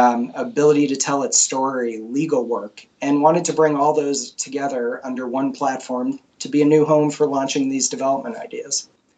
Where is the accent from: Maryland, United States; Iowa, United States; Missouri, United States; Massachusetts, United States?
Massachusetts, United States; So the long story is I grew up outside of Boston. I am the son of a tech entrepreneur in the Route 128 area